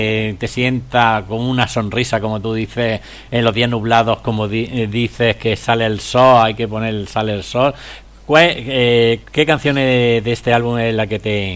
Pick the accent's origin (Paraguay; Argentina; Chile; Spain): Spain; Granada, Andalusia; de la maravillosa ciudad donde yo soy natural, de Andalucía, de Granada.